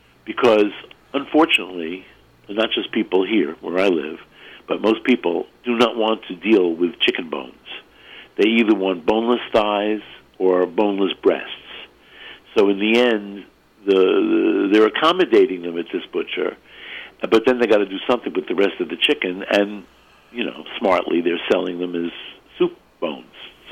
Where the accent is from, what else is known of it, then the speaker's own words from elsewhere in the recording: New York, United States; I grew up in New York. Hellman's is a New York mayonnaise.